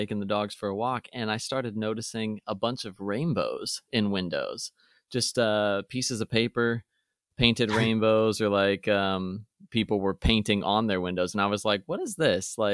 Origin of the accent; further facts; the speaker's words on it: Midwest, United States; I grew up in the Midwest, well, you know.